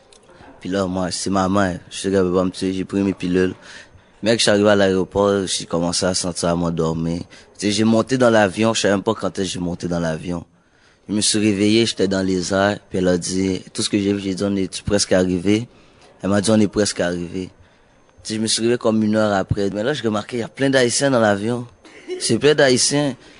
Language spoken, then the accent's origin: French; Canada